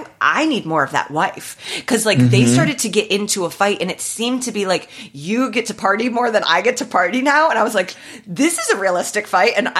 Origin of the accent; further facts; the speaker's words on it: Midwest, United States; We're both from the Midwest, so we like know the temperament of a Midwestern mom.